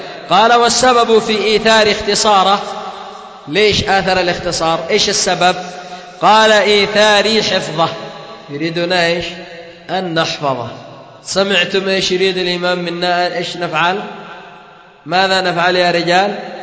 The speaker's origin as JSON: {"language": "Arabic", "country": "Yemen", "said": "ورأيت أهل بلدنا اليمن، هكذا حماها الله تعالى"}